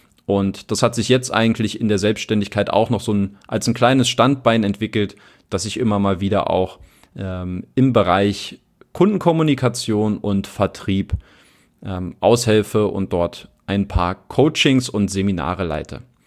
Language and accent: German; Berlin, Germany; Ich bin ein bisschen weiter im Süden aufgewachsen, nämlich in Grünau und jetzt nicht in Oberschöneweide, und hatte dann so auch mein Einzugsgebiet mit der Familie so ein bisschen auch im Speckgürtelbereich von Berlin.